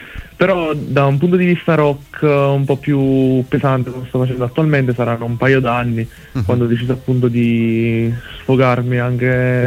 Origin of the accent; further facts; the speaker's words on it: Naples, Campania, Italy; Casualità vuole che stava vicino casa, perché io sono di Napoli, anche lui.